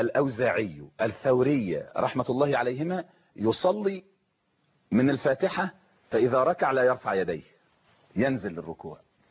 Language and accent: Arabic; Kafr El Sheikh, Kafr El Sheikh Governorate, Egypt; أقول: أنا من كفر الشيخ